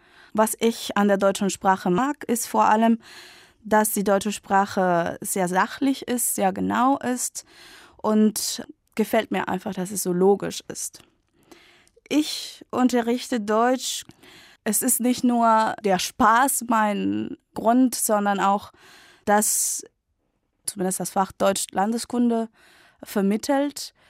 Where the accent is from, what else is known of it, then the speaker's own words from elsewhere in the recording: Santiago, Santiago Metropolitan Region, Chile; aus Chile. Ich komme aus der Hauptstadt Santiago, aber ich arbeite in Chile an der deutschen Schule Concepción. Das ist die zweitgrößte Stadt in Chile. Ich bin 1982 geboren.